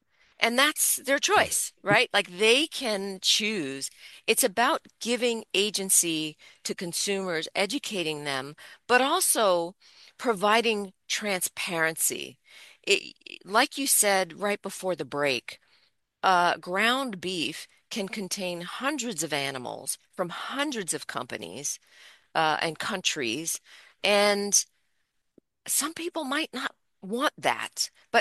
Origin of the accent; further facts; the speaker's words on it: New York, United States; I grew up in New York my whole life. I was like, I can always come back. Let me see what's going on in California.